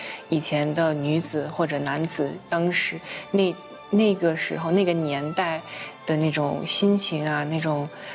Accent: Vancouver, British Columbia, Canada; now in New York, United States; 我在外国长大，温哥华长大的，然后是2009年来到纽约来学习中国古典舞。

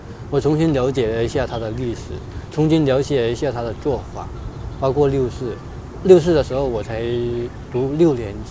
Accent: China; moved away; 因为我自己从那里出来的，知道那里的中国人真的很可怜

